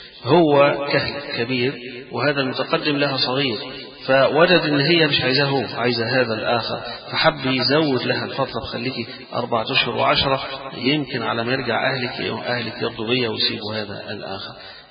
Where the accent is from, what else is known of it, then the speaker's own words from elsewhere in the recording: Egypt; يمكن عندنا في البيئة اللي احنا فيها كمصريين صعب